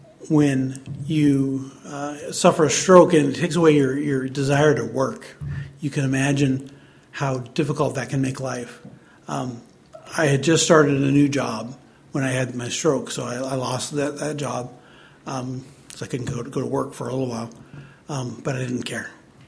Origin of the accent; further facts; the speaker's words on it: Washington, United States; born there; I was born in Washington State, about as far from Atlanta as you can get and still be in the United States.